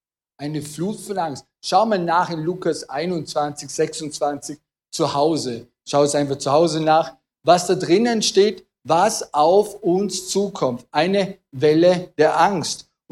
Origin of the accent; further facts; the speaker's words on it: Vorarlberg, Austria; Wir als Vorarlberger würden sagen, ah, nicht schon wieder.